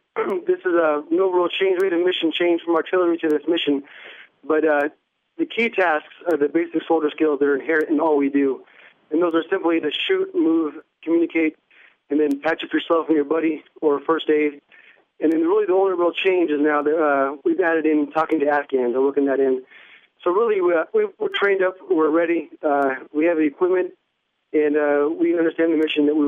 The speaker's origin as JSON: {"language": "English", "town": "Lakewood", "region": "Washington", "country": "United States", "tie": "born or raised there", "said": "Yes, born and raised in Lakewood, and went to Lake High School, and I went to college at Pacific Lutheran University."}